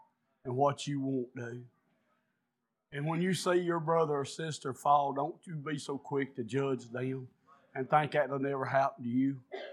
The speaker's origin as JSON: {"language": "English", "town": "Rocky Mount", "region": "North Carolina", "country": "United States", "tie": "born or raised there", "said": "Oh, y'all put me on some kind of pedestal growing up around Rocky Mount."}